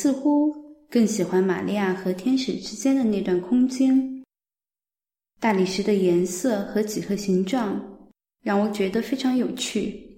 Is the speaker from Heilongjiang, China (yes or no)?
no; Guiyang, Guizhou, China; 我的家乡贵州贵阳。这是一座被森林覆盖了一大半的城市。在贵阳，我和家人们一起住在摩天大楼里面，公寓很大，但窗户外的远处却是另一栋大楼